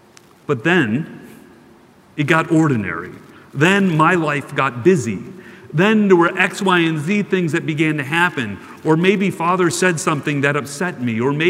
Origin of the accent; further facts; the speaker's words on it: Houston, Texas, United States; also born or lived in Austin; I grew up in Houston. I went to school at Stephen of Austin State in Nacogdoches and co-founded a software company in 2002 and moved out to Austin, Texas.